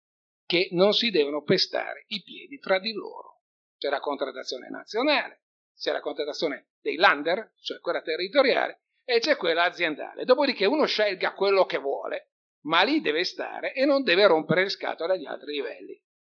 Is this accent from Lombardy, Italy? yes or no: no; Emilia-Romagna, Italy; lo dico con grande confidenza perché sono emiliano anch'io